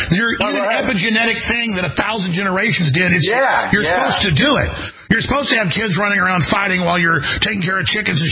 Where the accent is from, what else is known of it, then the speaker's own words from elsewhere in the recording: Texas, United States; But growing up in East Texas, it was amazing.